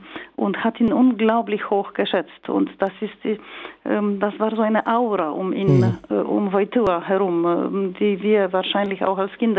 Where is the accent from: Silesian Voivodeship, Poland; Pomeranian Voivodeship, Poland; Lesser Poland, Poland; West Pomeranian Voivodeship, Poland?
Lesser Poland, Poland; Kraków; Ich bin halt aus Krakau.